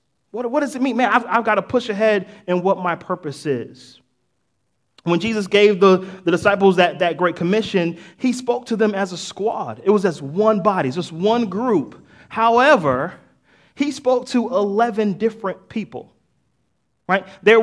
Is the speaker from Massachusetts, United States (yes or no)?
yes; Boston, Massachusetts, United States; There's some people at Murrah High School that y'all know that I'm from Boston.